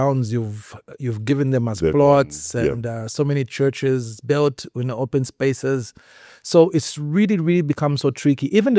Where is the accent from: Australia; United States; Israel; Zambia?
Zambia; Kitwe, Copperbelt; I was born in Kitwe at the Nkana Hospital.